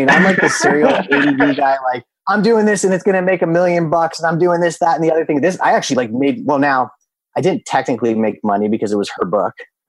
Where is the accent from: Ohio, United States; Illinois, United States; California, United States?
California, United States; Carmel Valley; So, and I grew up in Carmel Valley.